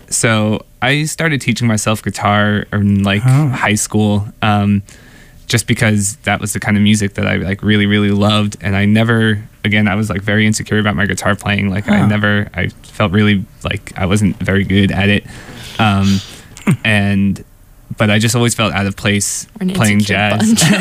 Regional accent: New York City, New York, United States; I grew up in New York, in Manhattan.

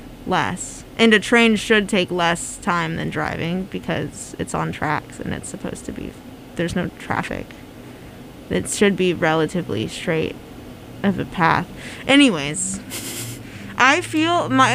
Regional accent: Houston, Texas, United States; Yes. Yes. I am from Texas. I'm from Houston. So you can get out of the state over to Louisiana in, like, 1.5 hours.

